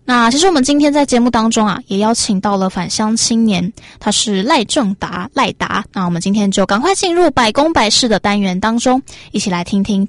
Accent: northern Taiwan, Taiwan; 就我是北部人啦，所以就比较不熟南部的一些行政区。

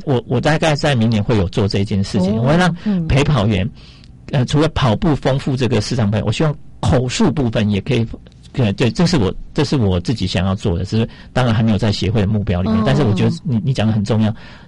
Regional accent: Taiwan; 我们台湾人

